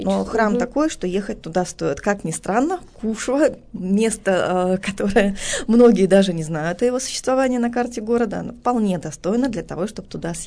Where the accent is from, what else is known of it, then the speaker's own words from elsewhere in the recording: Pervouralsk, Sverdlovsk Oblast, Russia; я сам из Первоуральска, у нас там есть храм Петра и Павла.